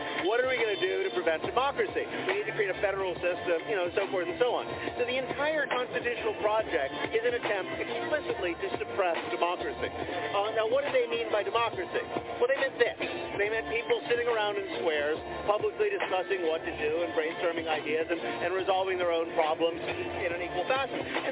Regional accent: United States; I come from the United States, where everybody is taught that democracy, you know, comes from the founding fathers

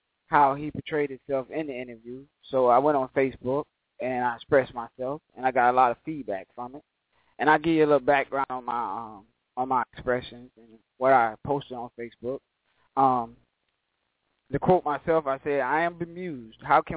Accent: Florida, United States; We grew up together in Robonia, Florida. We've been friends for over 20-some years now

